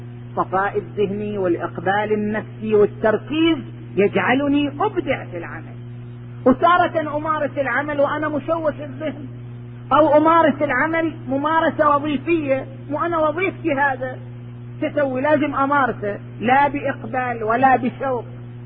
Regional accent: Qatif, Eastern Province, Saudi Arabia; والحمد لله الجمعية الخيرية عندنا بالقطيف في هذه السنوات الأخيرة

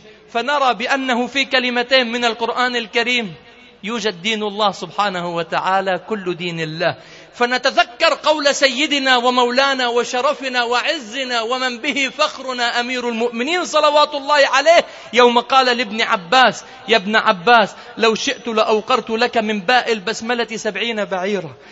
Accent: Lebanon; عندنا في لبنان إذا واحد مساء متعرقلة وراد يسوي شيء وما نجح معه، يقولوا فات بالحائط

